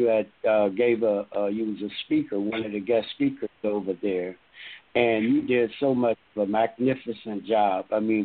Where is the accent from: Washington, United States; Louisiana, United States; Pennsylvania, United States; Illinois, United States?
Louisiana, United States; Lake Charles; That's where I'm from, Lake Charles, Louisiana. I wasn't born in Lake Charles, but I was raised in Lake Charles.